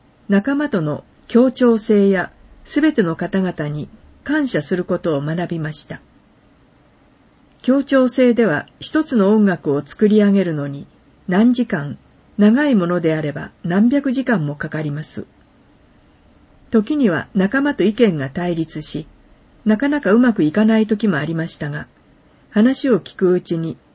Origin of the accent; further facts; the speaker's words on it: Shimosuwa, Nagano, Japan; 私は下諏訪町出身ですので、18年間住み続けたこの町を離れるのは寂しい気持ちがありますが、 将来的にはこの町へ戻ってきたいと考えています。